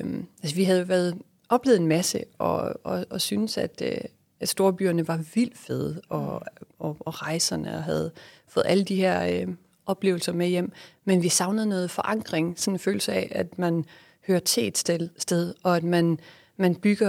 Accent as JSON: {"language": "Danish", "town": "Aarhus", "region": "Central Denmark Region", "country": "Denmark", "said": "jeg er selv fra Aarhus."}